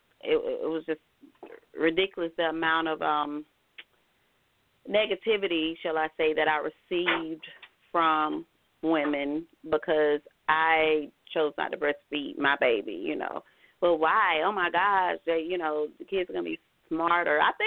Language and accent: English; Georgia, United States; that's how we raise our kids, because we're from Georgia.